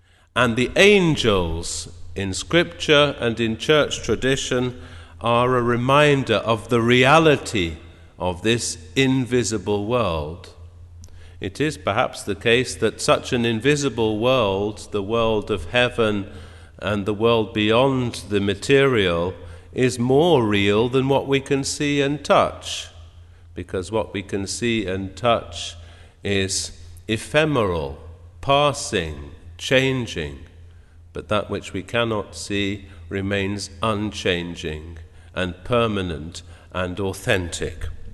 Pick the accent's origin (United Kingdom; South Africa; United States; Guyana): United Kingdom; England; you can probably hear that I'm from England